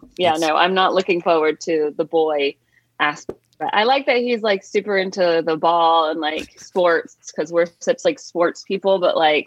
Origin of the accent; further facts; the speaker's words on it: Calhoun, Georgia, United States; I grew up in Calhoun, Georgia, which is like between Atlanta and Chattanooga.